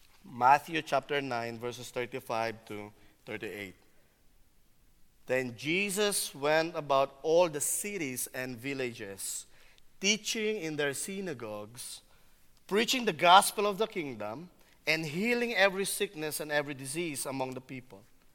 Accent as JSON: {"language": "English", "country": "Philippines", "said": "but I'm still Filipino, right?"}